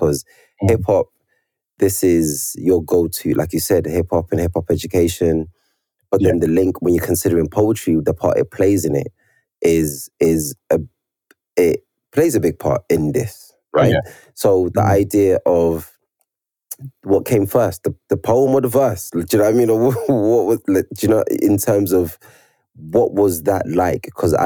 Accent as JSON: {"language": "English", "country": "Nigeria", "said": "being Nigerian"}